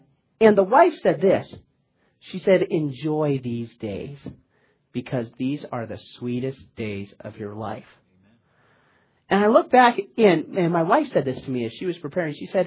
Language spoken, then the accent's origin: English; Las Vegas, Nevada, United States; I came from Las Vegas, Nevada, and I went to college in Pensacola, Florida, a city of about 40 to 45,000 people.